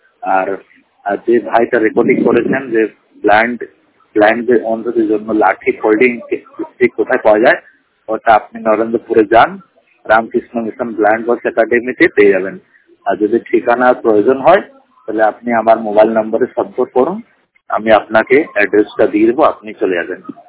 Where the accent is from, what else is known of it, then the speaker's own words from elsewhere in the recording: Allahabad, Uttar Pradesh, India; আমার বাড়ি হলো ইলাহাবাদ, আমি দু চোখে অন্ধ।